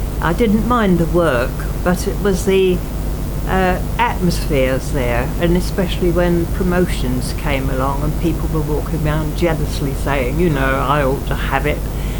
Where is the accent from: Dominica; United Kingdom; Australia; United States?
United Kingdom; Tottenham, London; moved away as an adult; Yes, I was born in Tottenham, North London, and I lived there till I was 19, and when we were evacuated to Lancashire.